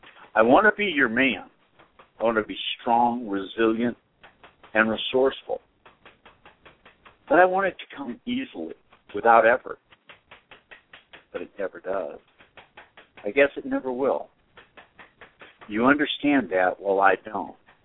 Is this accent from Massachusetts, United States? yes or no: yes; Boston, Massachusetts, United States; I grew up in Boston, and I remember when I was a kid, they were talking about the new ice age.